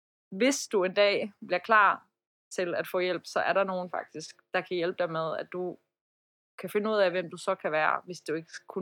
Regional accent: Iran; Danish is a second language; now in Denmark; fordi jeg kommer fra Iran, og der er en helt anden kultur omkring

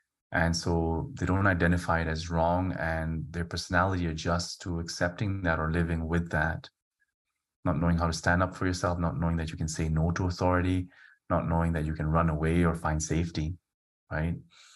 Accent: Kenya; So I grew up in Kenya and we were caned every day.

